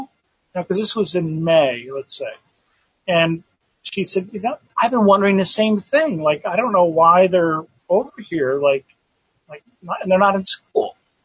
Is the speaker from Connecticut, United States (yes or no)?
yes; Ridgefield, Connecticut, United States; because I grew up right next door to Newtown. I grew up in Ridgefield.